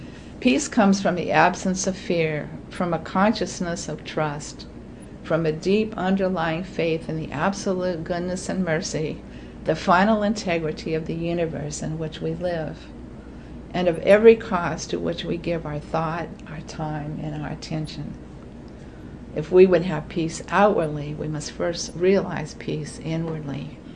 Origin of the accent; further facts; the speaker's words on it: California, United States; let me tell you, being a Californian, it was a concern